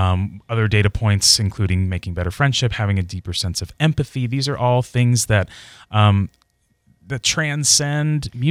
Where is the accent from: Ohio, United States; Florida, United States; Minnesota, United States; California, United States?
Ohio, United States; Cincinnati; I came from Cincinnati, Ohio.